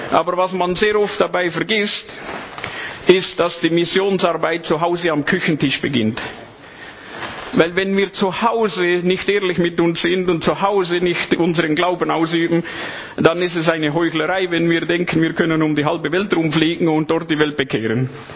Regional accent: Lötschental, Valais, Switzerland; ich bin im Wallis aufgewachsen, im Lötschental.

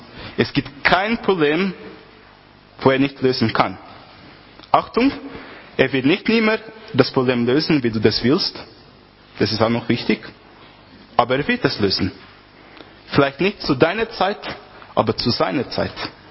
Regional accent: Portugal; German is a second language; Und bei uns in Portugal, also ich komme aus Portugal, wie auch alle wissen, dort gibt es sehr, sehr große Wellen.

